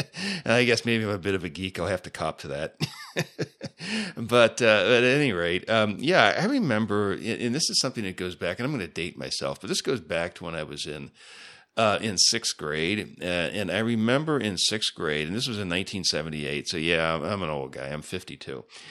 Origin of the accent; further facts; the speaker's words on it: Ohio, United States; But I'm a native of the state of Ohio, so I guess I can claim I'm a Buckeye